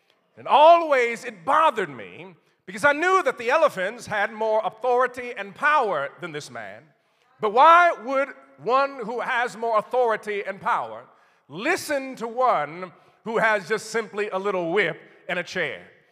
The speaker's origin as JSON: {"language": "English", "town": "Cleveland", "region": "Ohio", "country": "United States", "tie": "born or raised there", "said": "as a young boy growing up in Cleveland, Ohio, there was something that I absolutely loved."}